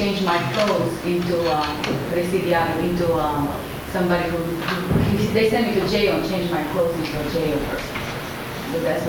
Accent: Brazil; English is a second language; now in United States; I'm originally from Brazil

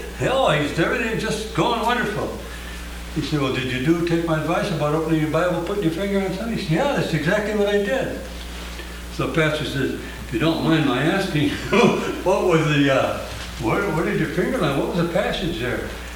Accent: St. Paul, Minnesota, United States; I'm from St. Paul, Minnesota.

